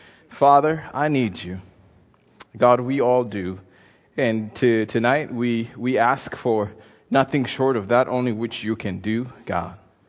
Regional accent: Kenya; I'm a Kenyan saying this is home.

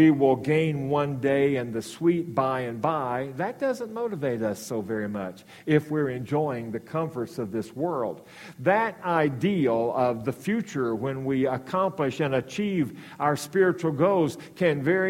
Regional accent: Arkansas, United States; recognizing that I'm from Arkansas. You seldom eat down there without cornbread of some form or another

